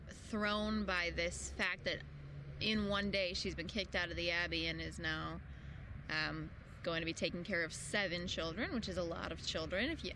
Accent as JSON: {"language": "English", "region": "Midwest", "country": "United States", "accent": "Midwestern", "said": "I just decided I would try to narrow my Midwestern accent, which can come out sometimes."}